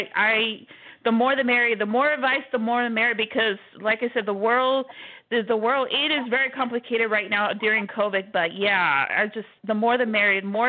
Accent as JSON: {"language": "English", "town": "Houston", "region": "Texas", "country": "United States", "said": "I am from Houston, Texas."}